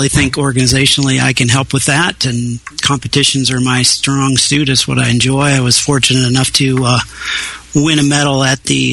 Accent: Kansas City, United States; Well, I'm from Kansas City. I'm the president of the Kansas City Beermeisters Club.

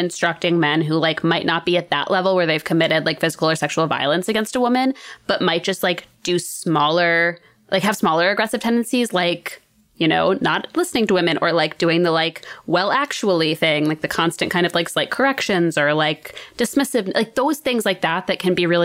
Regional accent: Northeast, United States; Like, we're from the Northeast.

